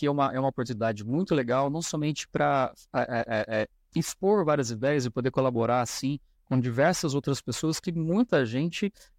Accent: Pindamonhangaba, São Paulo, Brazil; moved away as an adult; also born or lived in Tremembé; Eu sou nascido em Tremembé, mas eu fui lá só para nascer e depois já voltei para Pindamonhangaba. Fiquei lá até os 18 anos, vim para cá para fazer faculdade

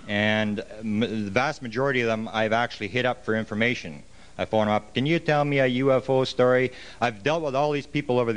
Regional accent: Canada; I'm from Canada, eh? And I'm considered a bit of a traitor in my own country

